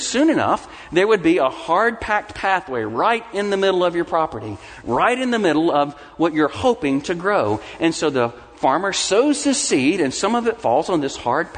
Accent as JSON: {"language": "English", "region": "Mississippi", "country": "United States", "tie": "born or raised there", "said": "I grew up in Mississippi, and half of my family were farmers, and I helped some of them get their fields ready for planting."}